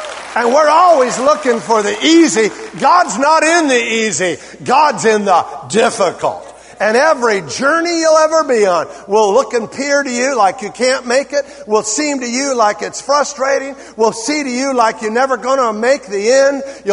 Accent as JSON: {"language": "English", "town": "San Bernardino", "region": "California", "country": "United States", "said": "We're from San Bernardino, guys."}